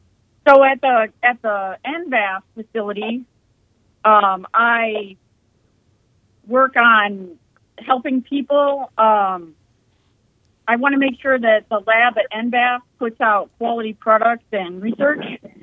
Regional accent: Illinois, United States; now in Kansas, United States; I was born in Illinois, so I came from there, from the Chicago area, and we moved to Kansas.

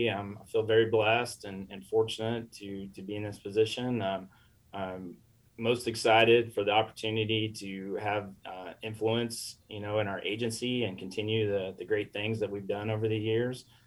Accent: Manhattan, Kansas, United States; I was born in Manhattan, lived in this area my entire life. I went to Kansas State University

